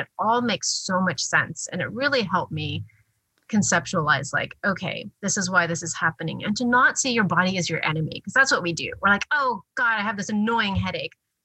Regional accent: Taiwan; now in United States; I'm from Taiwan. I'm Chinese American.

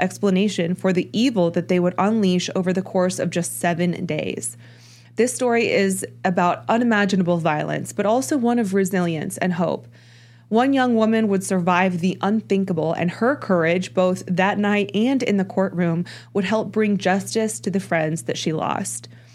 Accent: Kansas City, United States; But this is a case that is kind of close to home, being that we are from Kansas City or the surrounding area.

